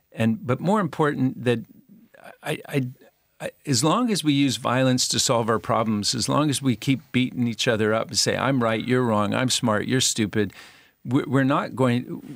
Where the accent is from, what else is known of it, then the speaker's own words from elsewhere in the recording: Utah, United States; also born or lived in Southern California; And I'd been growing up in Utah and Southern California.